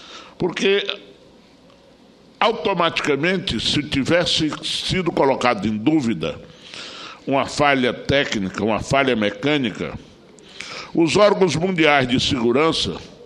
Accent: Brazil; como brasileiro, eu tenho o dever e a obrigação de associar-me ao discurso

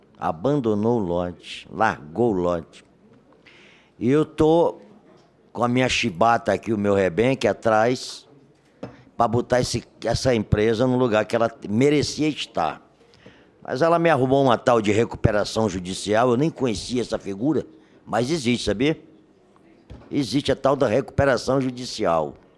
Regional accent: Roraima, Brazil; Eu sou do norte, sou roraimense.

